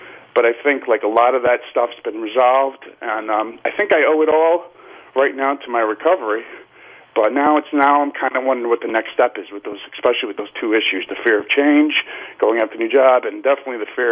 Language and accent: English; Connecticut, United States; now in Manhattan, United States; Real quick, I grew up in Connecticut, and I had toxic parents, bullied in high school.